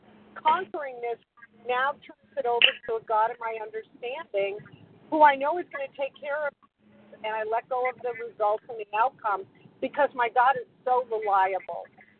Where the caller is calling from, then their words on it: New Hampshire, United States; New Hampshire.